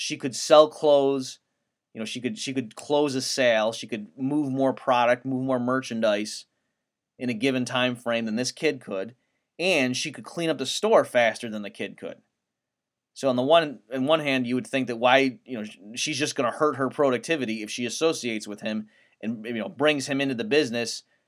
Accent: United States; But I'm, of course, you know, thinking it as an American

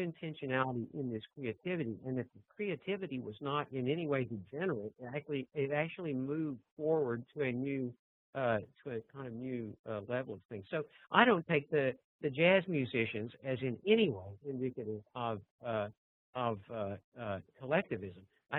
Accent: Vernon, Texas, United States; I should mention, he's from my hometown, Vernon, Texas

